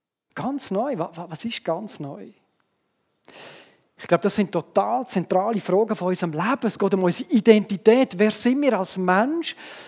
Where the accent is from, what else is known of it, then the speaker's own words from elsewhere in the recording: Switzerland; Und dann sind wir Schweizer, oder?